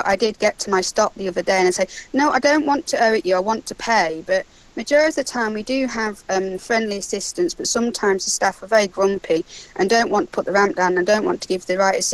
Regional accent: East Midlands, United Kingdom

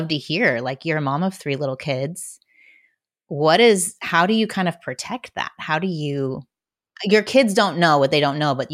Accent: Indiana, United States; because I grew up in Indiana, my dad was running for offices.

